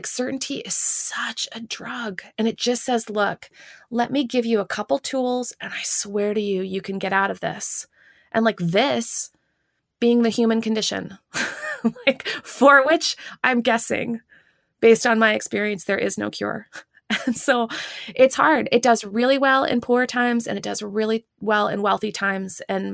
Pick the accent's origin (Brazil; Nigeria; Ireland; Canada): Canada; now in United States; And I mean, I'm not even American. I'm Canadian